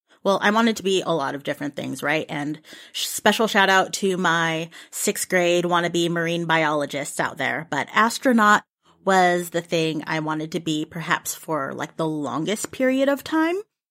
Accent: California, United States; While I was born and raised in California, my dad's side of the family is from Louisiana

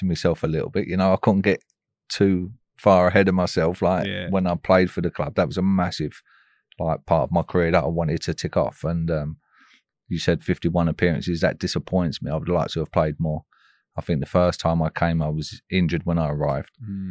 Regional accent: Poplar, London, United Kingdom; I was brought up in Poplar.

